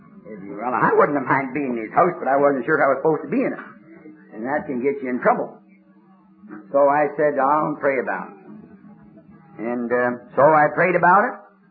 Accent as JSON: {"language": "English", "country": "Canada", "said": "I'm a Canadian, and that's quite a fur piece north."}